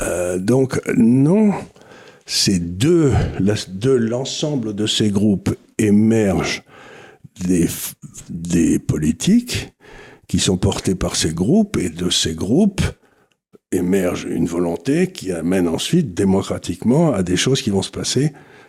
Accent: Toulouse, Occitanie, France; c'était ma grande excuse, ma grande insulte quand j'étais jeune à Toulouse, comme ça, dans les années 60

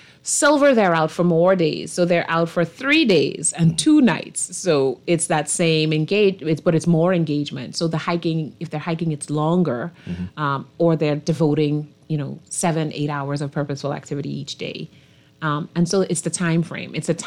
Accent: Eleuthera, Bahamas; we're growing up in Eleuthera, we didn't have a choice to be involved.

